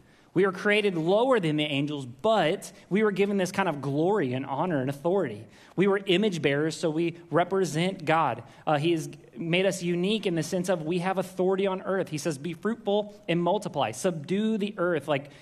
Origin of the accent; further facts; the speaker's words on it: Waco, Texas, United States; Now, I grew up in Waco, Texas. I can take you to Waco, Texas. I was born and raised there. I lived half of my life there. I can take you there. I'm from there.